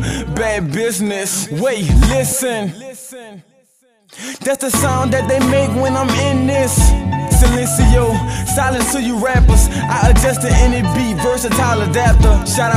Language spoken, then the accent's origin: English; New Orleans, Louisiana, United States; now in Mississippi, United States; I am from New Orleans, first, never second. And when Katrina came, Bush put us up in second. Now I move to Mississippi, still reppin' 7.